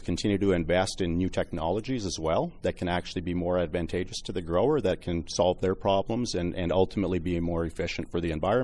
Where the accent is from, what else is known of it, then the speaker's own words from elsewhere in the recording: Manitoba, Canada; I grew up in Manitoba and have spent a lot of time in the Red River Valley, and I'm very familiar with it, growing up on a farm in that area